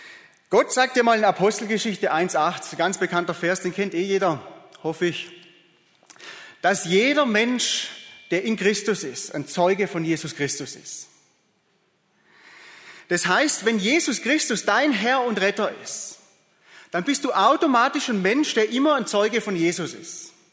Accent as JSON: {"language": "German", "town": "Heilbronn", "region": "Baden-Württemberg", "country": "Germany", "said": "Ich bin ja auch aus der Nähe von hier, ganz grob gesagt, Heilbronner Gegend."}